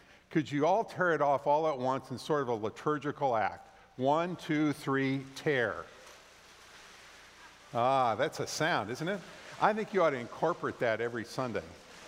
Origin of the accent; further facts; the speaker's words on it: Thousand Oaks, California, United States; So I can think of five or six people in the church I grew up in Thousand Oaks, California, who were the reason I finally heard God's voice in my life.